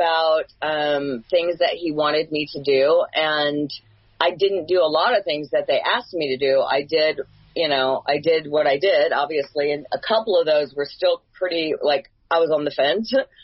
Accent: the South, United States; However, I was raised in the South, and it's very prejudiced there.

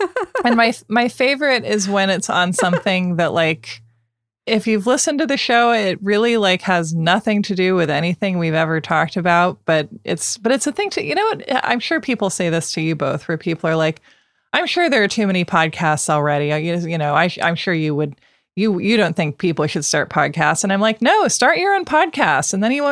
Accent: Portland, Oregon, United States; Well, I grew up outside Portland.

